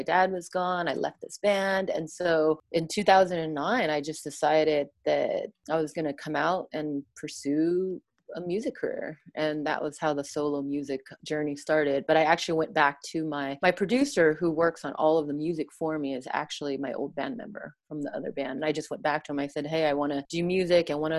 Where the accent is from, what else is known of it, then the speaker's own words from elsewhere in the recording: United States; And for me, I think growing up in the States, I really wanted to kind of explore my artistic, expression